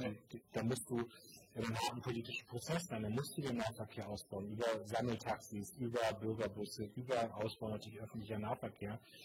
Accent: Münster, North Rhine-Westphalia, Germany; in meinem Heimatort Münster

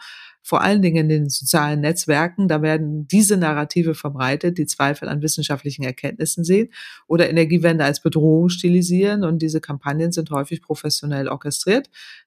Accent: North Germany, Germany; ich komme aus Norddeutschland, da dreht auch öfters mal der Wind

